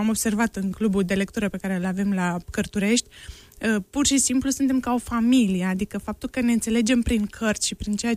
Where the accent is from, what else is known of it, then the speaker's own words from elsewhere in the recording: Moldova; now in Iași, Romania; când am venit la Iași, că vin din Moldova, din Republica Moldova